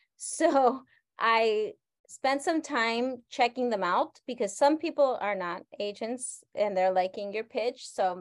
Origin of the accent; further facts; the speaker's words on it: Argentina; I am originally from Argentina.